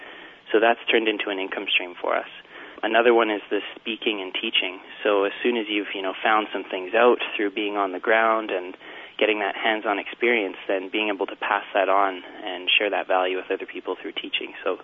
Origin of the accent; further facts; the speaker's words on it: Calgary, Alberta, Canada; We're all born and raised in Calgary, and we're really passionate about giving back to the city through being involved in the local food movement.